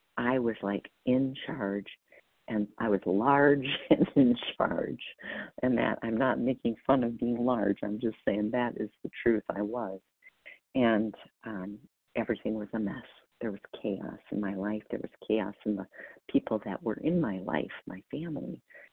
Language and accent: English; Wisconsin, United States; And my last initial is N as in Nancy, actually, and I'm from Wisconsin.